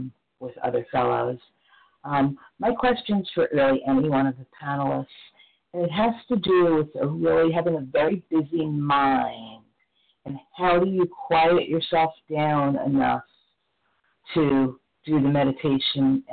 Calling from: Florida, United States; from Florida.

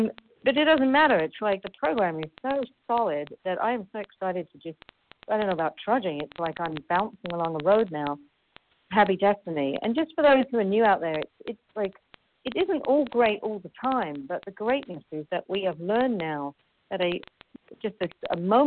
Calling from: Paris, Île-de-France, France; I'm calling in from Paris, France.

